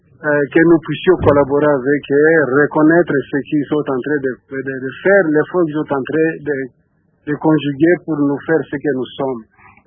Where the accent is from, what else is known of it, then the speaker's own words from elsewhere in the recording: Ituri, DR Congo; Je suis de l'Ituri.